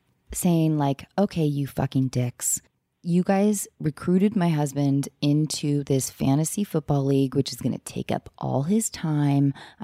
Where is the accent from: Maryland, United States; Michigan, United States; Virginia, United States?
Maryland, United States; Baltimore; born there; Although I was born in Baltimore, so I still have like a Ravens loyalty a little bit.